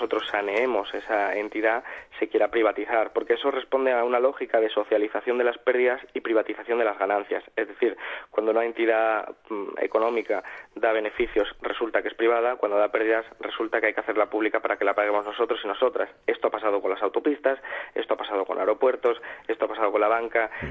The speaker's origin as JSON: {"language": "Spanish", "town": "Málaga", "region": "Andalusia", "country": "Spain", "said": "Yo soy de Málaga"}